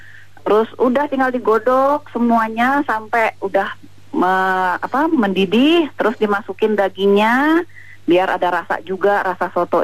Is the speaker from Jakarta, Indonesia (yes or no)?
yes; Jakarta, Indonesia; also born or lived in Medan; Iya, karena saya ini gedenya di Jakarta, tapi aslinya saya orang Medan.